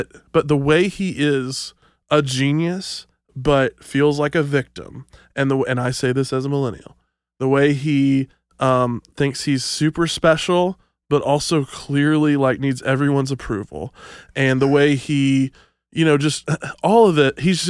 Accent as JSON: {"language": "English", "town": "Nashville", "region": "Tennessee", "country": "United States", "tie": "born or raised there", "said": "I grew up in Nashville."}